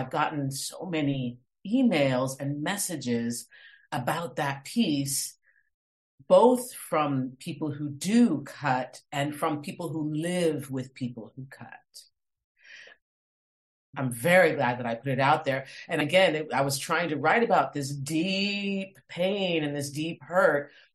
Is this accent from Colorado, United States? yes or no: yes; Boulder, Colorado, United States; because I grew up in Boulder, Colorado, as I said before. And it's such a granola hippie town.